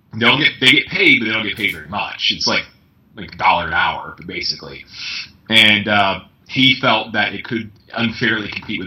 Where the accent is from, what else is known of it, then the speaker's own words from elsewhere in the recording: Georgia, United States; Like Georgia, I mean, my home state has done a lot of criminal justice